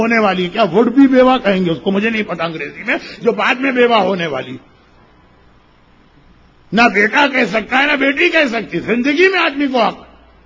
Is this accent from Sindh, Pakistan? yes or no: yes; Karachi, Sindh, Pakistan; میرا بچپنا رضویہ سوسائٹی میں گزرا، جو کراچی کا ایک بہت ہی مشہور، اس اعتبار سے مشہور محلہ ہے کہ وہ ساری صاحبان ایمان کی بستی